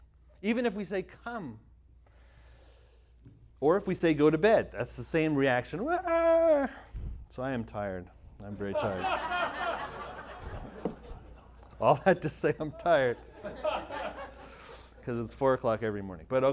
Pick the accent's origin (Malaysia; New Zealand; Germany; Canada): Canada; now in United States; I grew up in Canada